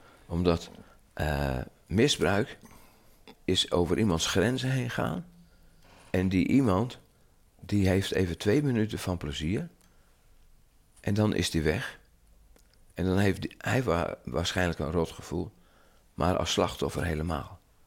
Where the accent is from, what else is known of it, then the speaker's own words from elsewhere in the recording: Holland, Netherlands; Ik ben Hollander, gratis koffie, altijd goed.